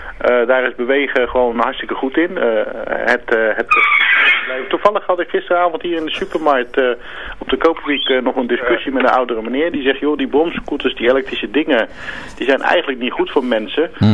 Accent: Turkey; Je weet, ik kom zelf uit Turkije.

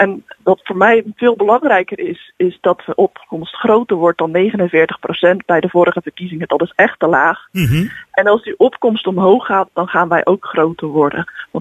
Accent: Capelle aan den IJssel, South Holland, Netherlands; also born or lived in Rotterdam; ik ben echt opgegroeid in Capelle. Ik woon er al 30 jaar. Mm-hmm. Dat is ook waar mijn hart ligt, in Capelle.

